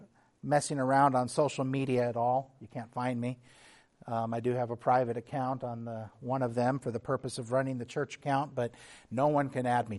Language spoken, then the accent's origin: English; Texas, United States; Back where I grew up on the Texas-Mexico border, also close to the Texas Gulf Coast